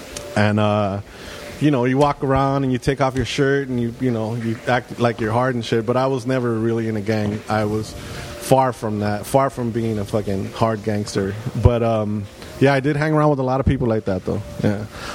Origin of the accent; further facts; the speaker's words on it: Los Angeles, California, United States; Well, that's Alma, but two blocks over on I grew up on Dittman and Winter Street. Oh. But just two blocks out of Boyle Heights and right at the edge of where the City Terrace Hills start. But it's literally unincorporated LA, so I'm East LA.